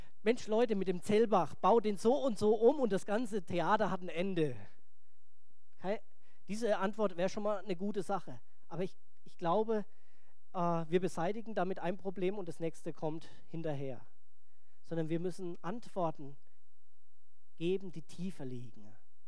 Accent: Bavaria, Germany; Es gibt in meiner Heimat, aber ich komme nicht aus Bayern, ich komme aus Franken.

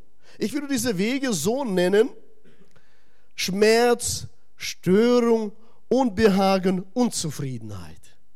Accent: Kazakhstan; German is a second language; now in Germany; ich komme aus Kasachstan

